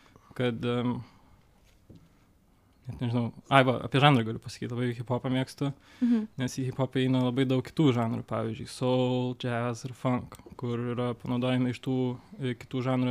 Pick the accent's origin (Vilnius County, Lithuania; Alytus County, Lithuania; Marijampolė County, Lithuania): Vilnius County, Lithuania; Vilnius; Aš iš Vilniaus.